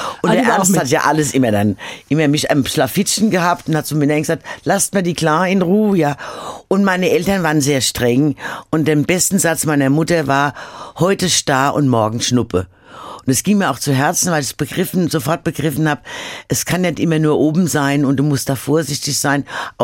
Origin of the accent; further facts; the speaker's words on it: Mainz, Rhineland-Palatinate, Germany; Bei uns in Mainz war auch das vom Musikalischen halt nicht so bekannt und hochgegriffen wie in Köln.